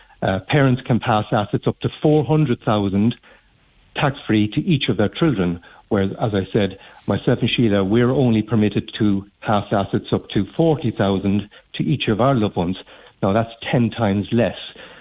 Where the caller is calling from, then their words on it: Cork, Munster, Ireland; I'm phoning from Cork